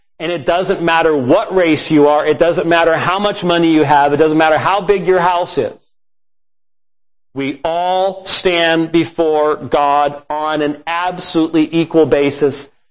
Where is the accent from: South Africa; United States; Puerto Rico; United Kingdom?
United Kingdom; Scotland; I'm Scottish. Okay? It ain't happening.